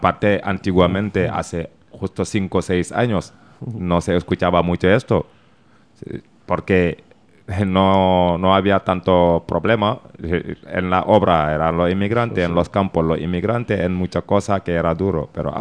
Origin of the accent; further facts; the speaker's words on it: Seville, Andalusia, Spain; now in Zarautz, Spain; Yo vengo de Sevilla. Y hace 2 meses que estoy en el País Vasco, en Zarauz precisamente.